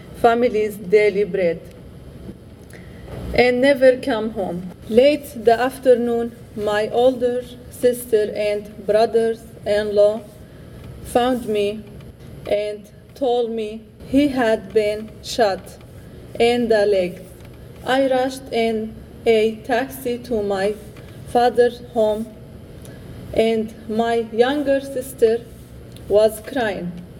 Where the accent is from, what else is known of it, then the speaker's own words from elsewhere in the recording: Aleppo, Aleppo Governorate, Syria; English is a second language; moved away as an adult; from Aleppo, Syria. Please be patient with me. I am still learning English. I was very happy in Syria with my family